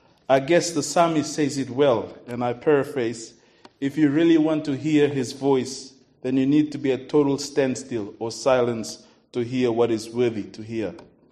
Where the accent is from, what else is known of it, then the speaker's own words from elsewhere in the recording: Fiji; now in New Zealand; and I'm originally from Fiji.